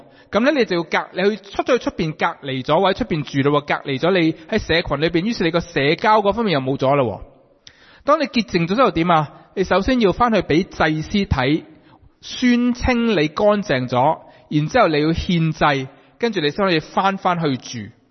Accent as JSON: {"language": "Cantonese", "region": "Guangdong", "country": "China", "said": "起码我哋广东人啦，呢十个口号咧，头嗰几个都听惯听熟啦"}